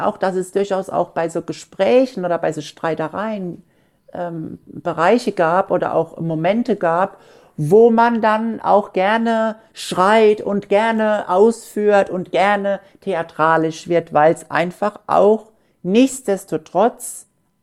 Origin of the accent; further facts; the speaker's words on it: Johannesburg, Gauteng, South Africa; nein, ich komme aus Johannesburg